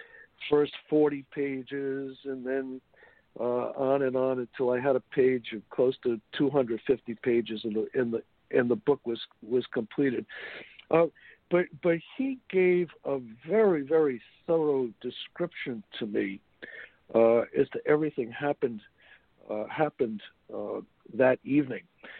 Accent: Woonsocket, Rhode Island, United States; they were heading back to our hometown, not only Don and Sandra's, but my hometown of Woonsocket, Rhode Island.

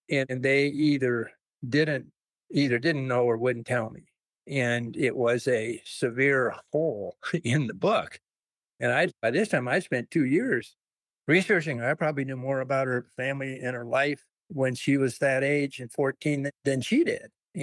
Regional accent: Lincoln, Nebraska, United States; I grew up in Lincoln. I know those people. They're decent human beings, as decent as you'll find anywhere.

